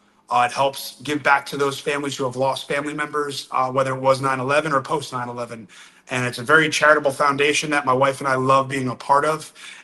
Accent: New Jersey, United States; growing up in New Jersey and seeing the New York skyline my entire life growing up.

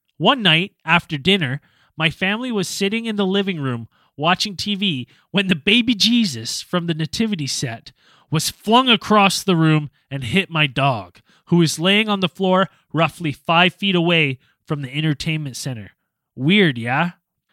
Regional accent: West Kelowna, British Columbia, Canada; Like my parents' home that I grew up in West Kelowna there

